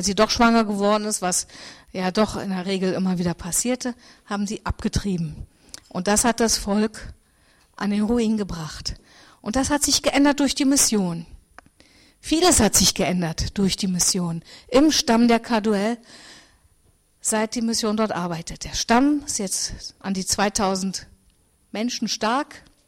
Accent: Berlin, Germany; Ich komme aus Berlin, aber São Paulo ist wirklich, Berlin ist ein Dorf gegen São Paulo.

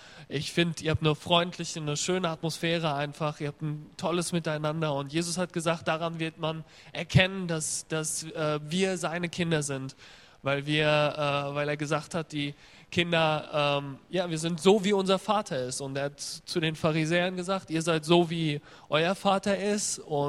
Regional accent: Aschaffenburg, Bavaria, Germany; Und ich komme ursprünglich aus Nordbayern, aus Aschaffenburg. Weiß nicht, ob das jemand kennt.

